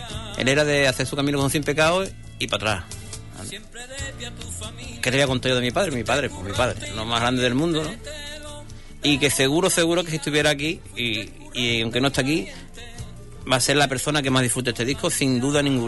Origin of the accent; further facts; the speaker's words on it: Huelva, Andalusia, Spain; teníamos que hacer unos fandangos, porque somos de Huelva.